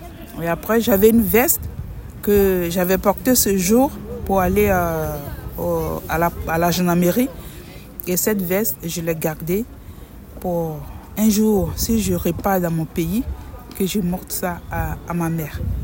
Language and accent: French; Côte d’Ivoire; je suis une Ivoirienne.